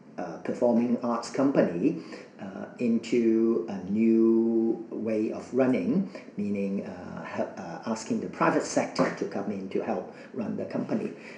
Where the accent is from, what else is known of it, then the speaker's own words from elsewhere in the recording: Hong Kong; English is a second language; moved away as an adult; also born or lived in Washington, United States; I was born and raised in Hong Kong, and I had the opportunity to study in the Washington State of America, which is in the northwest of USA